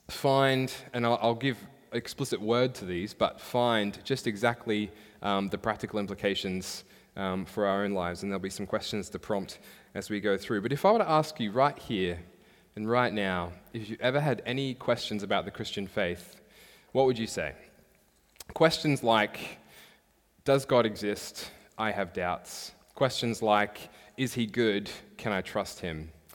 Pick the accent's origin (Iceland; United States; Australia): Australia; moved away; I actually hail not from these waters. I'm from Australia.